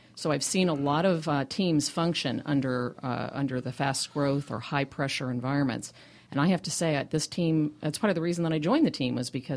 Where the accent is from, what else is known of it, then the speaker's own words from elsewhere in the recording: California, United States; I'm from the Silicon Valley